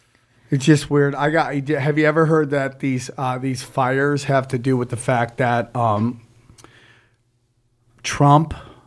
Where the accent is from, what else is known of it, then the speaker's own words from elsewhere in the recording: Cortland, New York, United States; I mean, my hometown of Cortland, man, all the manufacturing left.